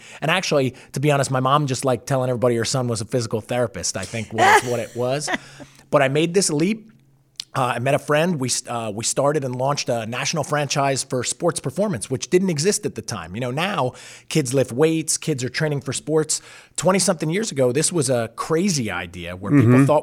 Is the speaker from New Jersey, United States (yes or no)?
yes; New Jersey, United States; I was originally from New Jersey, was a track and field athlete